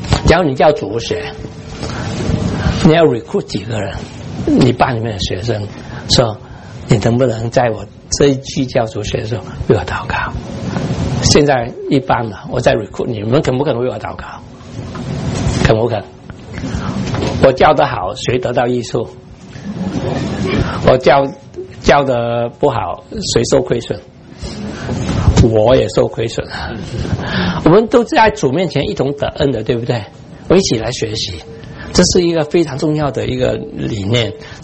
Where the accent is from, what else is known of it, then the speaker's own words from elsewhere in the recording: China; 华人，我们是中国人，